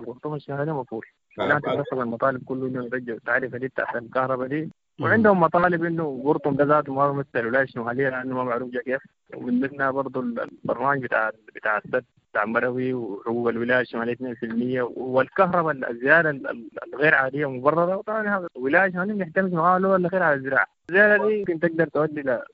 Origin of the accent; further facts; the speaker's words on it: Sudan; لكن هسه في الوقت الراهن ان احنا كسودانيين علينا اسقاط الانقلاب العسكري